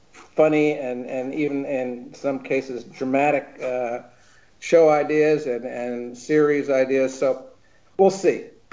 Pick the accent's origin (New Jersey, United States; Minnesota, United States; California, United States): New Jersey, United States; Well, I grew up back in New Jersey, and I loved cartoons when I was a kid right out of the gate.